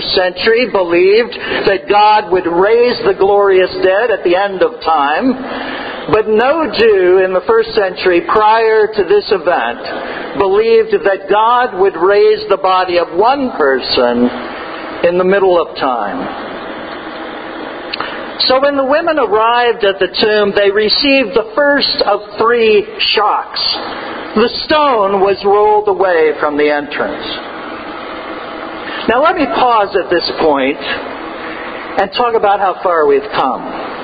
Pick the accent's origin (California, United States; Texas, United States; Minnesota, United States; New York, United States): California, United States; I grew up in California, a place where you don't often see graveyards by the side of the road.